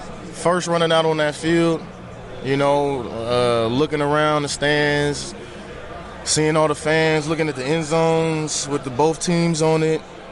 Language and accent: English; West Coast, United States; I'm from the West Coast. I'm closer to home with a great organization.